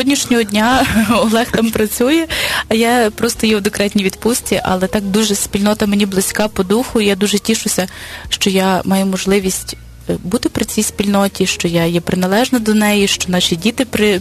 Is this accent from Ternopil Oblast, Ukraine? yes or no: yes; Ternopil Oblast, Ukraine; now in Lviv, Ukraine; Я й родом з Тернопільщини, але коли приїхала до Львова